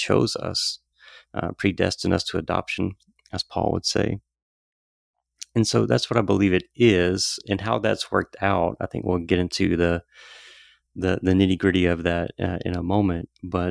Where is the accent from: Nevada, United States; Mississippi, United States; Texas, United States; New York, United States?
Mississippi, United States; And I grew up in the South in Mississippi. I'm a Southern boy and born and raised here in Central Mississippi, and came from a different upbringing.